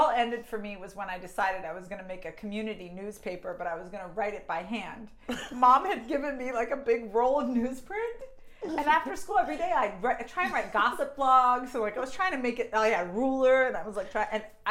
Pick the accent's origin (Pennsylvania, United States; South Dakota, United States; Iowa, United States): Pennsylvania, United States; There were ponds near where we lived at different like rental like developments, because I'm from Penn State, where there's just so many places for students to live off campus.